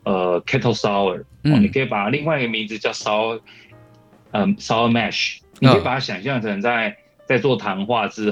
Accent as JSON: {"language": "Chinese", "country": "Taiwan", "said": "对于我们台湾人来说都是熟悉的风味"}